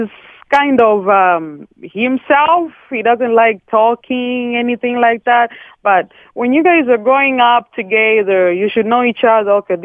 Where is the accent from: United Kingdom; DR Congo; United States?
DR Congo; English is a second language; Sorry for my English. I'm from the Congo, so.